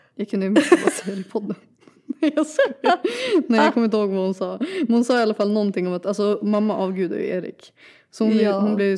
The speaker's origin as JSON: {"language": "Swedish", "region": "Norrland", "country": "Sweden", "said": "Vi är från Norrland."}